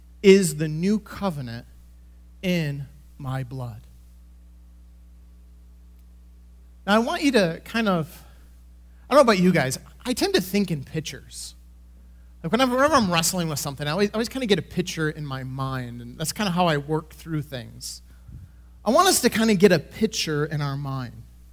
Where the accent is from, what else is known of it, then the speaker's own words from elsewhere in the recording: Grand Rapids, Michigan, United States; I grew up in the Grand Rapids area of Michigan. And there in Grand Rapids, kind of the West Michigan location